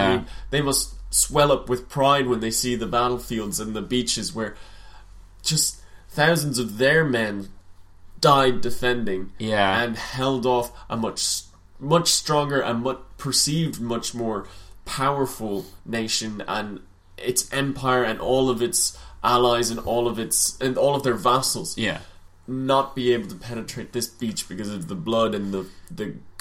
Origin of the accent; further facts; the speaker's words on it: Ireland; as one Irishman to another, to know that this day 100 years ago he'd fallen on a foolish battlefield.